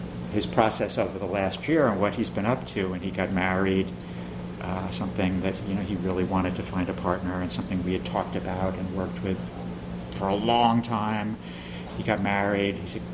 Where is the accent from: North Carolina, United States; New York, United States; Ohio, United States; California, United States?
New York, United States; accent: Long Island; Just so you know, I meant to say alms, but that's my Long Island accent.